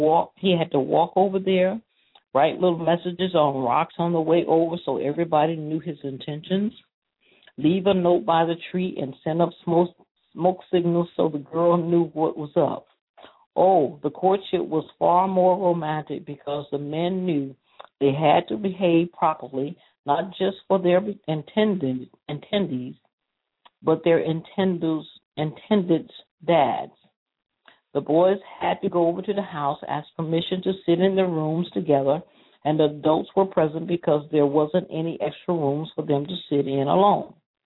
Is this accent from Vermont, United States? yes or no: no; South Carolina, United States; Because I'm from South Carolina, it's dark, dark, dark.